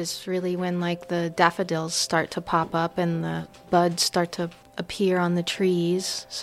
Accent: Mongaup Valley, New York, United States; I'm from Mongab Valley, New York.

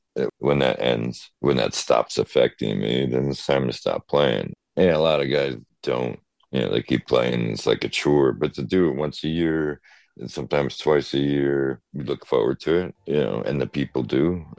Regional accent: New Jersey, United States; You know, I remember going to 3 or 4 different big agents and growing up in Jersey

